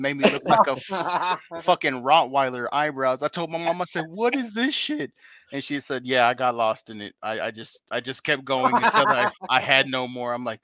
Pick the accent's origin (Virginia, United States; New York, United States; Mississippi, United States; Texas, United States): Texas, United States; Dallas; I'm from Dallas, and for me to say a hood was bad, damn.